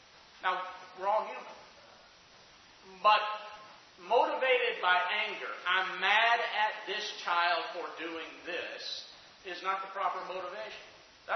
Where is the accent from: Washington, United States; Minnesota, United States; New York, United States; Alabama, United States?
Alabama, United States; written by a lady from my home state of Alabama, Wes's home state, Harper Lee.